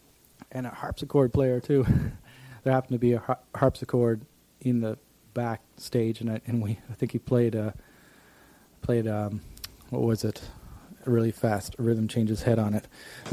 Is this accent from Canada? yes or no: yes; Sackville, New Brunswick, Canada; in my hometown of Sackville, New Brunswick